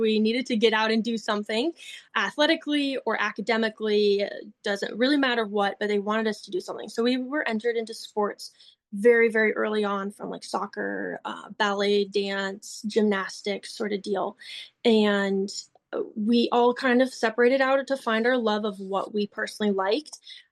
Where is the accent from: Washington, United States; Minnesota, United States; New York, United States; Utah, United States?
Minnesota, United States; Shakopee; I was born and raised out in Shakopee, Minnesota